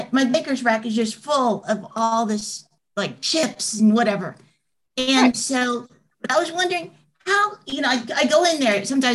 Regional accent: Kansas, United States; from Kansas.

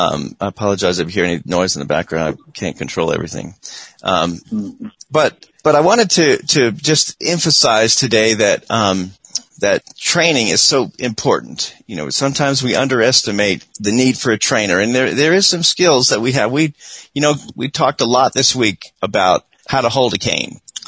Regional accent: Miami, Florida, United States; I grew up in Florida and I should have remembered this, but I didn't.

